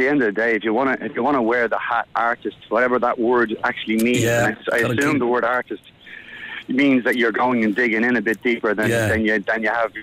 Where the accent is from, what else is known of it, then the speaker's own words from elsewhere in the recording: Dublin, Leinster, Ireland; I grew up in Ballymun